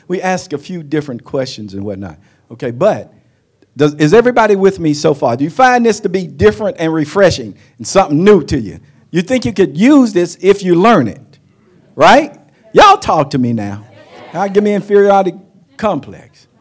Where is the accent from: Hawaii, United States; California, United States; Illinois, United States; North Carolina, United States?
North Carolina, United States; We're originally from North Carolina.